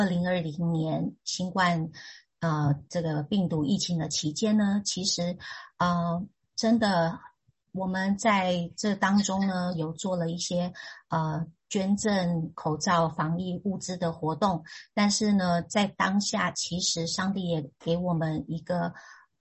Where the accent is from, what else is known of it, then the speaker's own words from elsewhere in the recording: Taiwan; 然后我是来自台湾。